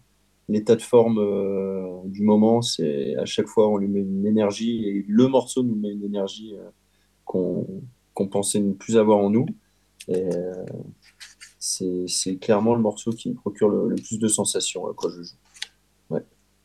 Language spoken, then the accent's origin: French; Paris, Île-de-France, France; born there; Je suis né à Paris. Je suis un insulaire.